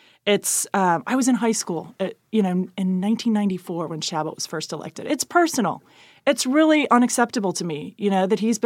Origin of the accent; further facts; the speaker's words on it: Cincinnati, Ohio, United States; So I'm a mom who lives in Clifton, born and raised here in Cincinnati. I grew up in Pleasant Ridge and went to Nativity for grade school and Ursuline for high school.